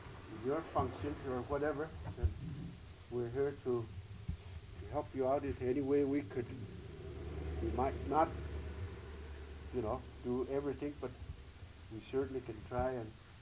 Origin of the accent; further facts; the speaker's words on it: Shungnak, Alaska, United States; I'm from Sungnak, and I chair this elders.